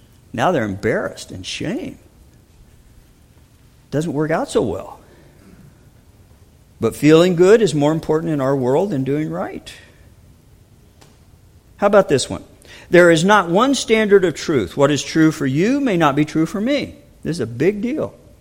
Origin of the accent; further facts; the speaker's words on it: United States; I'm a state turkey. I come from America. United States.